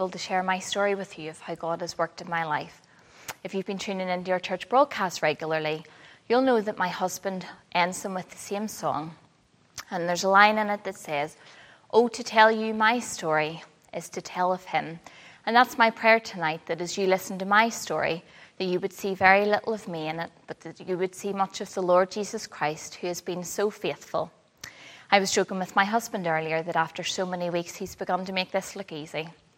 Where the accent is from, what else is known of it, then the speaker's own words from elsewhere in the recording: Belfast, Northern Ireland, United Kingdom; I grew up in East Belfast. My younger sister Sarah and I were sent along faithfully to church every week.